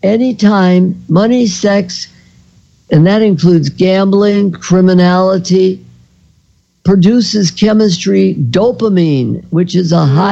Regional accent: Chicago, Illinois, United States; You can tell I'm from Chicago because I drink pop.

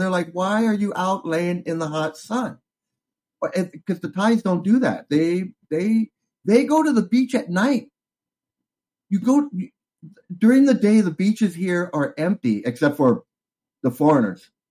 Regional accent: California, United States; now in Thailand; growing up in California and, I would say most of the world, people go to the beach and they lay out on the sun

